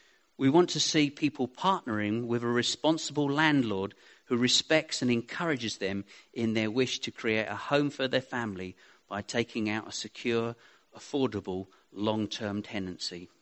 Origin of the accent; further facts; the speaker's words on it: Haverhill, East of England, United Kingdom; I grew up in Haverhill. I played on that estate.